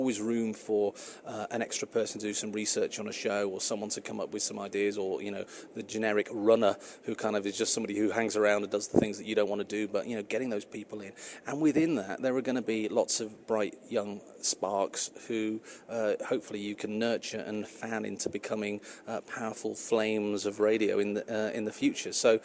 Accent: Liverpool, North West England, United Kingdom; You know, I grew up in Liverpool

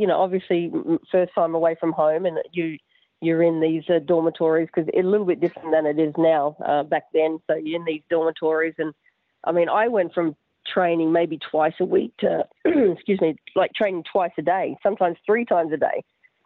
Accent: Murray Bridge, South Australia, Australia; now in Adelaide, Australia; I hail from Murray Bridge, and she would go over there and I would go with her.

